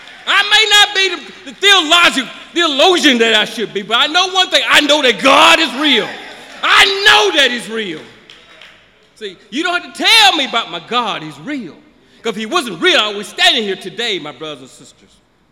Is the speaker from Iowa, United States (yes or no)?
no; Turrell, Arkansas, United States; My brothers and sisters, when I was growing up in Turrell, Arkansas, I know back at my grandmama's story.